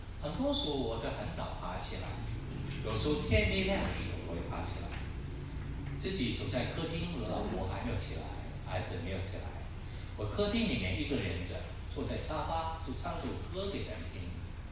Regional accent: Guangdong, China; 我现在服侍做主要是国语言，我是广东人，你知道吗？你现在要我就广东话讲到很困难的

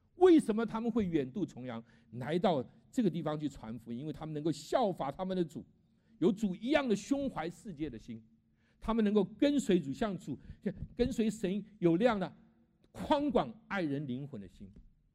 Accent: China; 所以今天我们中国人哈，我们可以听到福音得救，

